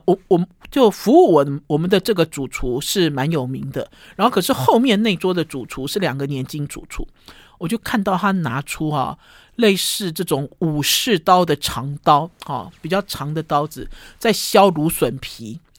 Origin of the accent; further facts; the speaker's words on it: Taiwan; 因为我们也是外国人嘛，因为我们是台湾人嘛，我们相对于日本人也是外国人